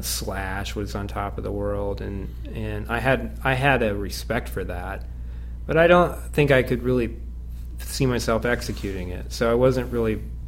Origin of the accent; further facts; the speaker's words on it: Illinois, United States; we lived out in the country. I'm from Southern Illinois, so I didn't, you know, it wasn't like go down the street to the guitar teacher or anything.